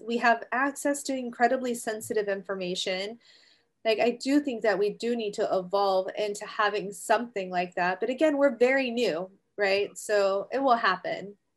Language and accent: English; Virginia, United States; cause I'm from Virginia originally, right? So I grew up there in the mountains there. So you know, we call it Appalachia, not Appalachia, like the rest of the world.